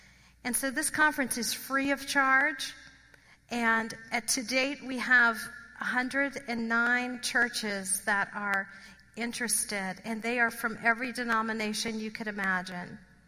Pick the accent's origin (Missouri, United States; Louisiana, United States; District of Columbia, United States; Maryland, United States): Louisiana, United States; New Orleans; But I am from New Orleans. My mom and dad are from the South as well.